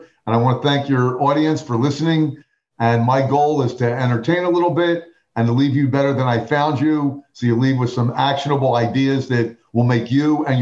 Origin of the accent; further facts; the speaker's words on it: Atlantic City, New Jersey, United States; I hail from Atlantic City, New Jersey, Monopoly in Miss America